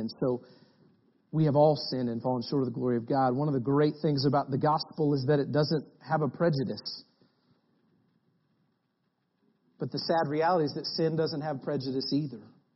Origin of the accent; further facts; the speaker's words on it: Slick, Oklahoma, United States; I am from Bristow, Oklahoma, where I love the people, I grew up in a town called Slick, Oklahoma. It's not too far from Bristow